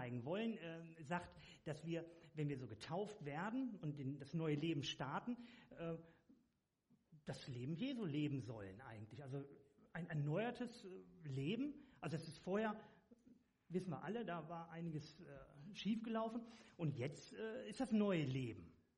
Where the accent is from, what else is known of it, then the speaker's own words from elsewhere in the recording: Lübeck, Schleswig-Holstein, Germany; ich komme aus Lübeck.